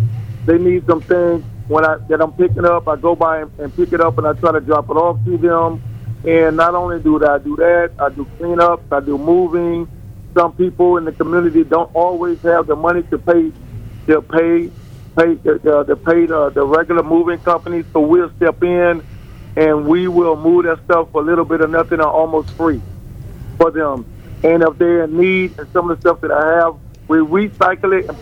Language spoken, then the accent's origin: English; Immokalee, Florida, United States; now in Tampa, United States; I left my hometown of Immokalee, Florida. And I came to Tampa, Florida.